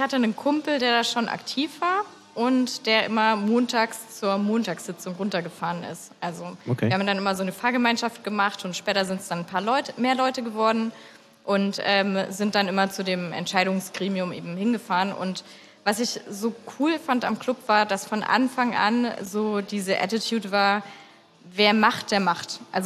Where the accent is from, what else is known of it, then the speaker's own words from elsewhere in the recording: Lindenberg im Allgäu, Bavaria, Germany; Ich komme ursprünglich aus Lindenberg im Allgäu. Ich sage immer, dass ich aus Lindau komme, weil das so die nächstgrößere Stadt ist.